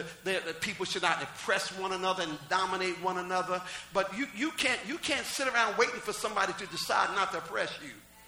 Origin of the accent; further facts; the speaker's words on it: Jersey City, New Jersey, United States; Newark is 5 minutes away from my hometown. But we didn't tear up our city.